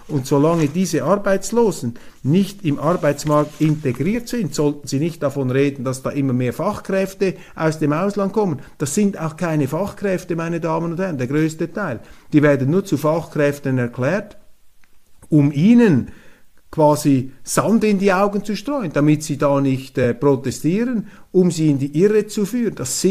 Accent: Switzerland; dieser Verfassungsschutz ist für mich eine Behörde, die nach meinem Verständnis jetzt als Schweizer einer Demokratie nicht würdig ist.

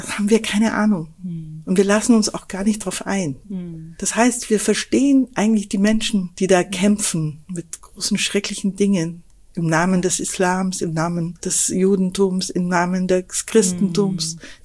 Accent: Bavaria, Germany; Ich bin in Bayern aufgewachsen, in einem kleinen Ort, in der Nähe eines Wallfahrtsorts, Birkenstein.

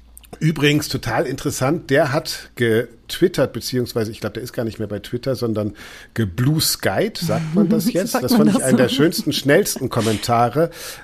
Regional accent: Bremen, Germany; Also ich sehe das auch in meiner Heimatstadt in Bremen

